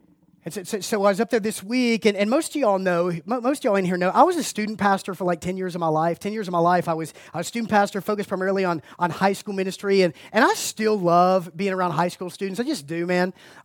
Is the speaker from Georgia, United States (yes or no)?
yes; Macon, Georgia, United States; I was like, bro, I'm from Macon. I heard a cow tipping. I never heard a star tipping.